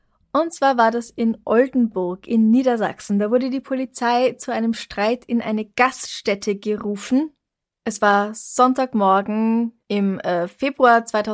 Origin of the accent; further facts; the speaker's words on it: Austria; Also wenn ich jetzt nach Deutschland fahre und als Österreicher die Gesetze Deutschlands nicht anerkennen möchte